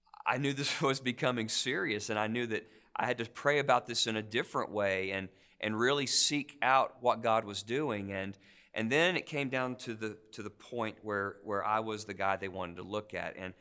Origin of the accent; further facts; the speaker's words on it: Arkansas, United States; I love Arkansas. I was born in Arkansas. I've lived pretty much my whole life in Arkansas.